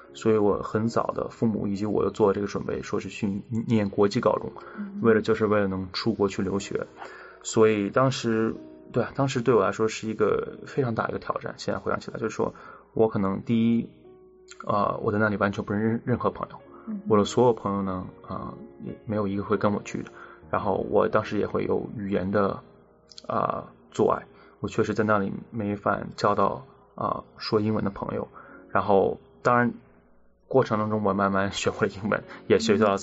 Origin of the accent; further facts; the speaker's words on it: Beijing, China; also born or lived in Los Angeles, United States; 实际上我出生在洛杉矶，然后在我很小很小的时候，我就跟随父母一起移居到了北京，所以说我还是在北京生活了差不多15年。然后高中毕业之后呢，我去了美国宾夕法尼亚州 Penn State 去读大学。